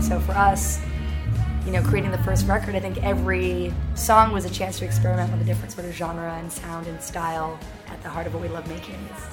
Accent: London, United Kingdom; I grew up in London, in West London. And I went to an international school in St. John's Wood called the American School in London. And so London is home for me.

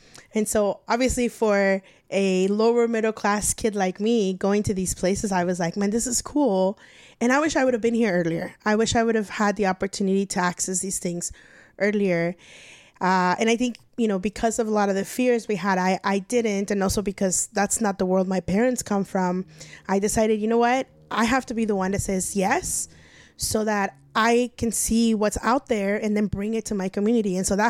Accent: El Monte, California, United States; I grew up in El Monte, and my parents were not big fans of, like, going to places they didn't know.

